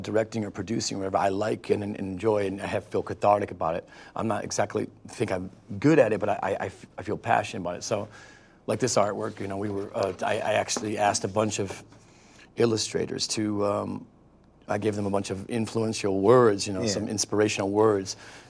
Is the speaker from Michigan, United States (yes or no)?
yes; Detroit, Michigan, United States; Yeah, my grandfather worked at the Ford Rouge plant, actually.